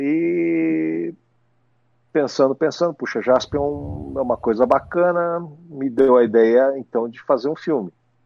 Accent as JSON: {"language": "Portuguese", "country": "Japan", "said": "eu sou japonês, então eu vou com bastante calma nesse tipo de negócio"}